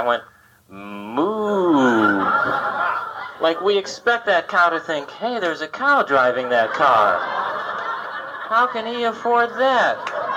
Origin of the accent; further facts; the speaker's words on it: Los Angeles, California, United States; I'm from Los Angeles, and I wasn't able to breathe for a second until you blew that in my face, and now I feel at home.